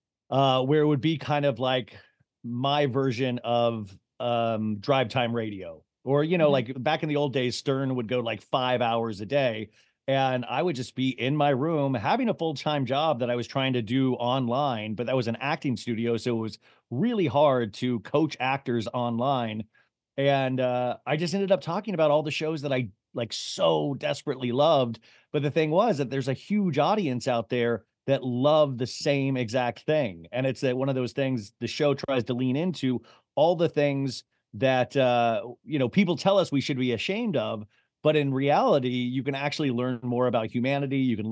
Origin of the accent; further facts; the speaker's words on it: Olathe, Kansas, United States; also born or lived in Columbus, Ohio / Paradise Valley, Arizona; Yeah, I was born in Columbus, Ohio, but mainly I grew up in Olathe, Kansas, because my dad was a salesman. So we moved there and then spent the rest of my time in like Paradise Valley, Arizona, where my dad still lives and my sister.